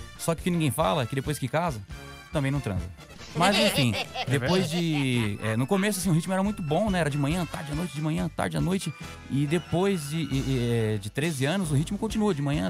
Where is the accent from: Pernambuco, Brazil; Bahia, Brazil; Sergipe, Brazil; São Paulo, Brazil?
São Paulo, Brazil; Guarulhos; Eu vim de Guarulhos.